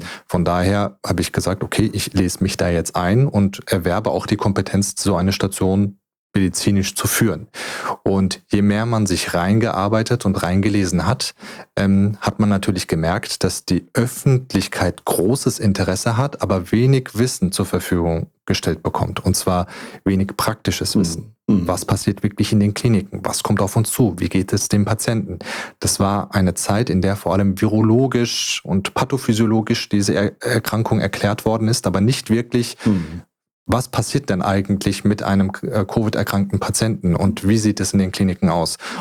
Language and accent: German; Hesse, Germany; Ich bin eigentlich aus der Region Darmstadt, aus Funkstadt, um genau zu sein, also ein Hesse.